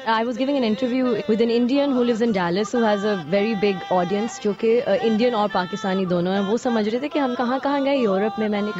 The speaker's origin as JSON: {"language": "Urdu", "country": "Singapore", "tie": "born or raised there", "also_born_or_lived": "Karachi, Pakistan / Canada", "moved": "yes", "lives_now": "London, United Kingdom", "said": "کراچی کی پیدائش ہے میری. اینڈ دین میں تھوڑی سی مونگرل ہوں, مطلب میں کافی دیشوں میں اور شہروں میں رہ چکی ہوں. You know I grow up in Singapore, Canada میں 6 سال رہی ہوں, وہاں میں نے اپنا انڈر گریڈ کیا تھا."}